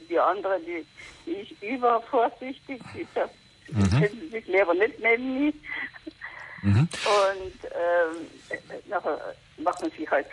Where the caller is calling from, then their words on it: Nals, Trentino-Alto Adige, Italy; Ja, ich bin aus Nals